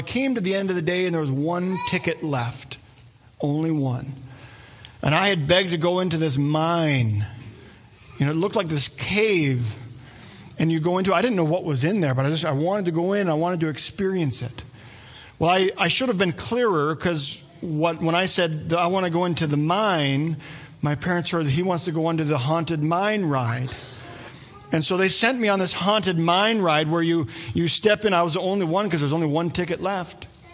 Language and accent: English; Wadena, Minnesota, United States; I grew up in Wadena. It's about an hour away from here.